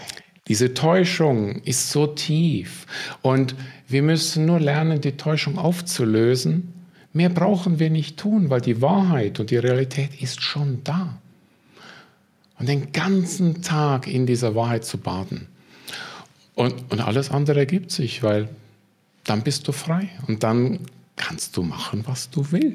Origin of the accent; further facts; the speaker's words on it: Switzerland; ich bin Schweizer.